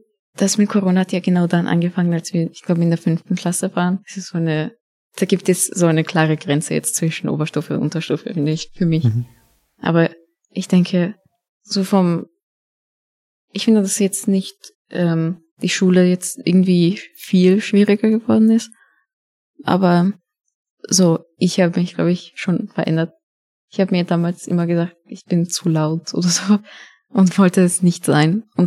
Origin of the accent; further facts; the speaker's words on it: Bosnia & Herzegovina; now in Austria; weil ich lebe nur hier, aber in Wirklichkeit bin ich aus Bosnien.